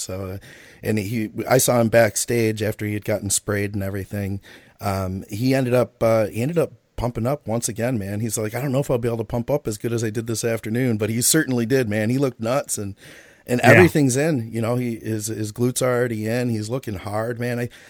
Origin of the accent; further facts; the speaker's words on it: Detroit, Michigan, United States; I felt that kinship because we're all from Detroit or, you know, the Michigan area.